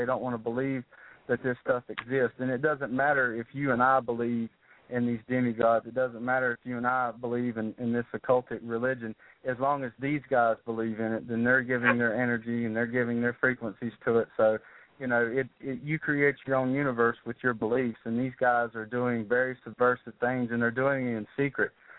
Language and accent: English; Tennessee, United States; also born or lived in North Carolina; I'm originally from Tennessee, but I've lived in rural western North Carolina for about 23 years now, so that's my home.